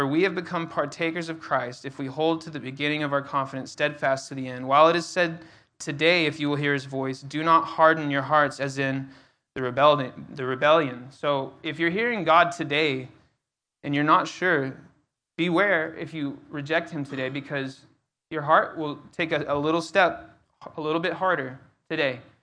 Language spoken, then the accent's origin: English; Odessa, Texas, United States; I grew up in Odessa, Texas, out west.